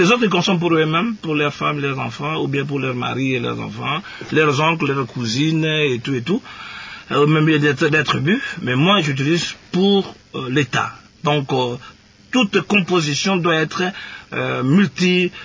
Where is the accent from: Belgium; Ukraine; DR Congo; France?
DR Congo; Ngambi; born there; also born or lived in Kisangani / Kinshasa; Je suis né à Ngambi, il ne faut pas que je considère Kisangani comme Ngambi.